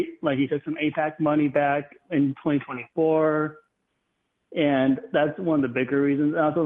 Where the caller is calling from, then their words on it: Ohio, United States; Okay, this is … calling from Ohio.